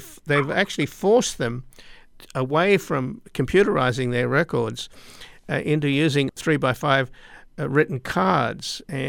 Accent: Australia; I grew up in Australia

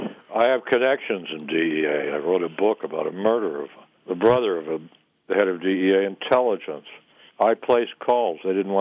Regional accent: United States; I'm an American, and I love my fellow citizens

